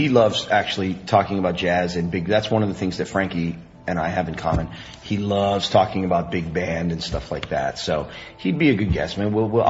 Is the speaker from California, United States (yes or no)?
no; Uncasville, Connecticut, United States; we're at the Mohegan Sun Casino, which is where I grew up in Uncasville, Connecticut, near where I grew up.